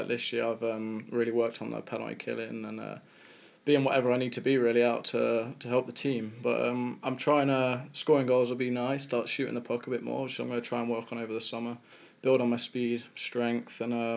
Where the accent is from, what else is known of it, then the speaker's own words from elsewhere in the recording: Nottingham, East Midlands, United Kingdom; Yeah, it's my hometown team.